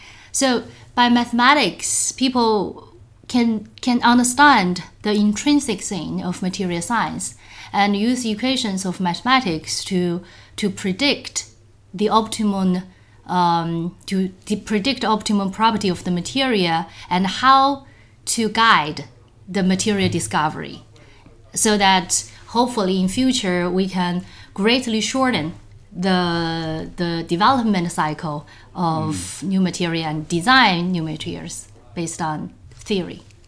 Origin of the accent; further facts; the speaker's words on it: Hong Kong; Since I'm from Hong Kong, which is pretty warm throughout the year